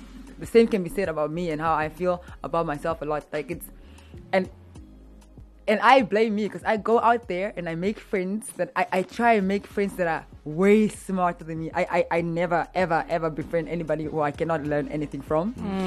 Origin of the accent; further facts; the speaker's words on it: Windhoek, Khomas, Namibia; And then she raised me, so I grew up with her in Windhoek.